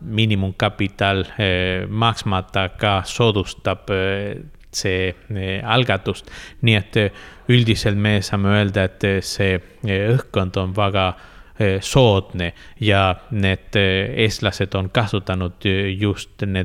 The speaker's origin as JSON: {"language": "Estonian", "country": "Chile", "second_language": "Estonian", "lives_now": "Estonia", "said": "Siis tulime selles riigis nagu Chiilist 13 200 kilometrit kaugusel"}